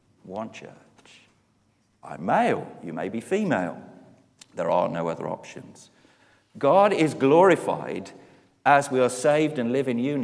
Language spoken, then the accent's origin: English; England, United Kingdom; I'm English. You may be Welsh.